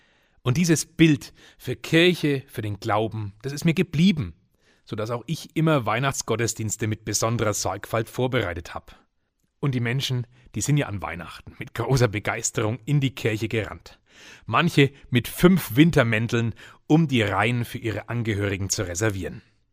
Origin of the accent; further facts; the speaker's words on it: Heinersreuth, Bavaria, Germany; Und die begann in meiner Heimatgemeinde Heinersreuth bei Bayreuth damals in den 80er Jahren.